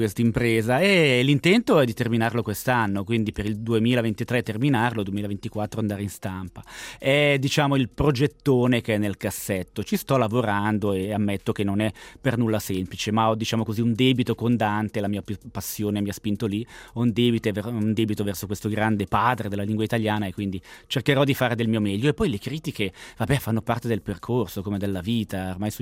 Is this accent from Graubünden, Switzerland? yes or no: yes; Graubünden, Switzerland; vengo dalla Valle Mesolcina, originario della Valle Leventina, ma nato e cresciuto allo stallo Grigioni, Grigioni italiano.